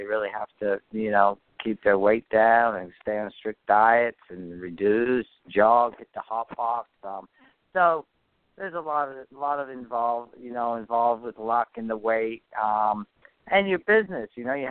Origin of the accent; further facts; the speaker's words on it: Hong Kong; also born or lived in Toronto, Canada; I was born in Toronto, Canada, and he was riding in Canada. And then when I was 7 years old, we went to Hong Kong.